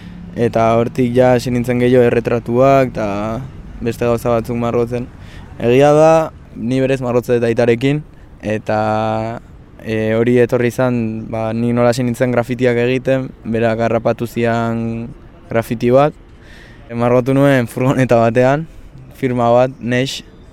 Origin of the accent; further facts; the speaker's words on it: Pasaia, Basque Country, Spain; Pasaiakoa naiz, 20 urte ditut. Oraintxe bertan arte errak ikasten ari naiz Bilbon, Leioan.